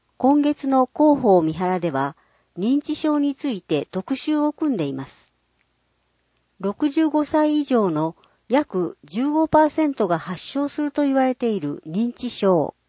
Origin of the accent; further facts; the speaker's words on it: Christchurch, Canterbury, New Zealand; ガーデンシティ、田園都市として知られる私の故郷、クライストチャーチ市には、たくさんの種類の花が鑑賞できる広い公園や庭園があり